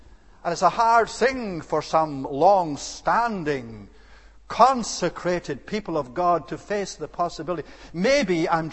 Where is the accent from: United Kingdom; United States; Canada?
United Kingdom; Scotland; Scottish brand of it, and I'm a Scot, is in danger of destroying itself